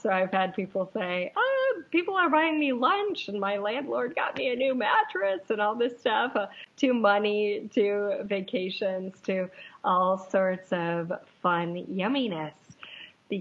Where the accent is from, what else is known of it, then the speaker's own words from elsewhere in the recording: Hawaii, United States; from Hawaii. I'm a coach. I'm an author.